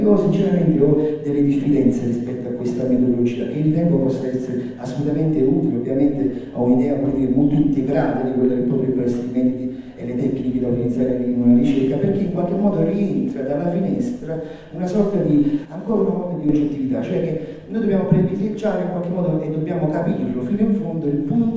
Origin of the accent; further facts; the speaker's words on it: Salerno, Campania, Italy; io provengo da Salerno